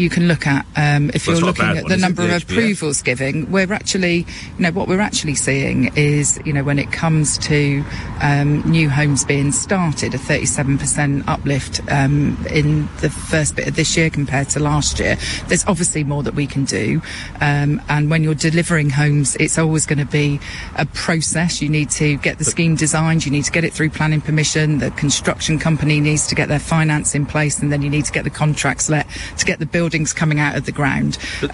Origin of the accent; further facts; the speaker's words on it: Swindon, South West England, United Kingdom; My hometown is Swindon.